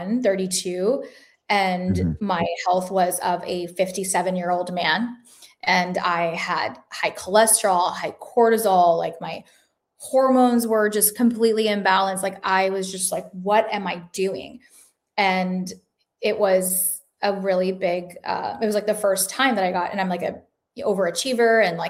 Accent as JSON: {"language": "English", "town": "Dallas", "region": "Texas", "country": "United States", "tie": "born or raised there", "also_born_or_lived": "Chicago", "lives_now": "Florida, United States", "said": "I was born in Chicago. I grew up in Dallas. I moved to Florida."}